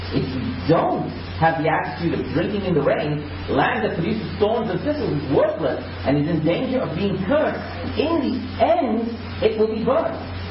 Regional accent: India; also born or lived in Europe / United States; although I'm Indian, I grew up in Europe and in the States

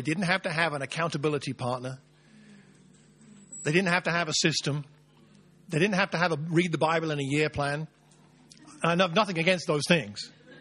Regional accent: Luton, East of England, United Kingdom; born there; I was born in Luton, and near there, there's a great place called Dunstable Downs

